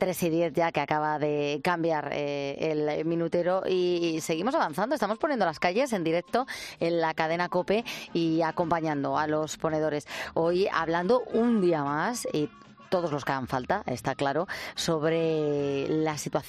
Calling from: Madrid, Community of Madrid, Spain; pero como españoles os apoyamos, os mandamos un fuerte abrazo, en mi caso desde Madrid

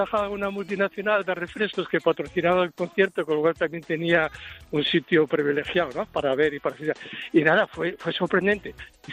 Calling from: Asturias, Spain; de Asturias

